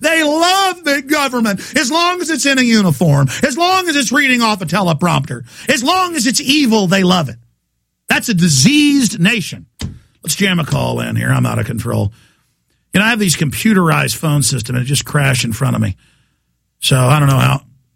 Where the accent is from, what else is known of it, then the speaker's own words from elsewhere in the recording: the South, United States; I just made fun of Southerners, and I'm a Southerner.